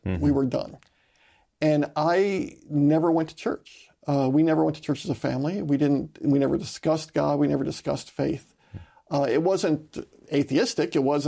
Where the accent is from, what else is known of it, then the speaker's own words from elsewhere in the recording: Tucson, Arizona, United States; I'd never stepped foot in a Catholic church other than growing up in Tucson.